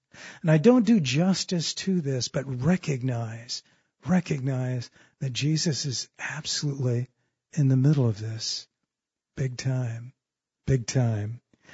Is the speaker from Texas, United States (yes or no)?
no; San Diego, California, United States; but grew up in San Diego. So, you know, I'm a refugee from Southern California.